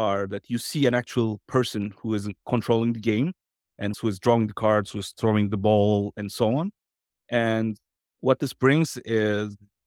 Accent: Turkey; moved away as an adult; now in Berlin, Germany; I'm originally from Turkey. I come from a leather making family, like a family of tanners.

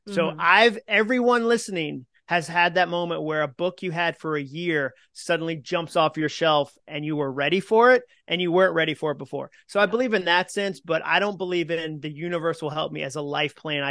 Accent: Massachusetts, United States; I don't know if it's because I grew up in Mass and like where the winters are hard, dude

